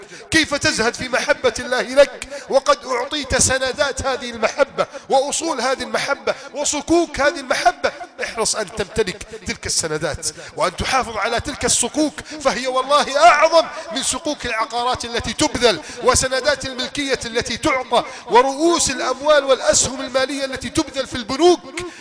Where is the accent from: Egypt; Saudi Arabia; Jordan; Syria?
Egypt